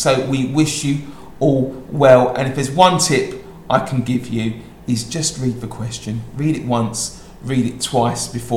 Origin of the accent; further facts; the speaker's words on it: Bromley, London, United Kingdom; I was brought up around the Beckenham Bromley area